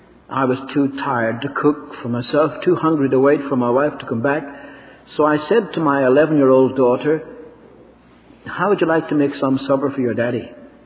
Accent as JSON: {"language": "English", "country": "Ireland", "said": "I'm Irish. What are the Irish noted for?"}